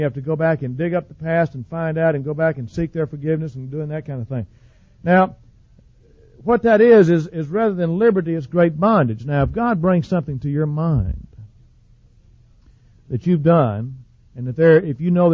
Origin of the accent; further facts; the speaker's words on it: the South, United States; I was raised in the South in a Southern Baptist setting.